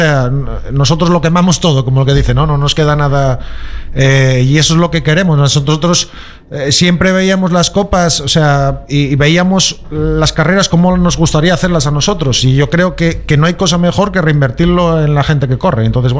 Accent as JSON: {"language": "Spanish", "region": "Asturias", "country": "Spain", "said": "En un principio creo que somos todos de Asturias, menos un equipo que viene de Galicia. El resto somos todo gente de aquí, de Asturias."}